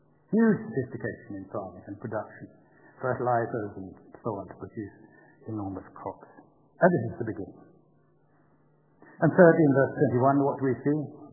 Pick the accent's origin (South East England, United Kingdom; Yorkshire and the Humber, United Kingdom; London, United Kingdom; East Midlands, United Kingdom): London, United Kingdom; maybe it's because I am a Londoner, but I love London town.